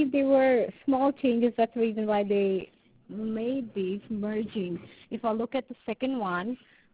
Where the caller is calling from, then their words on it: California, United States; I'm calling you from California.